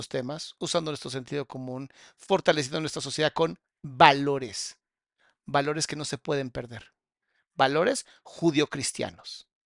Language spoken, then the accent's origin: Spanish; Mexico; Que mínimo nosotros como mexicanos, ¿no? Es un país muy joven.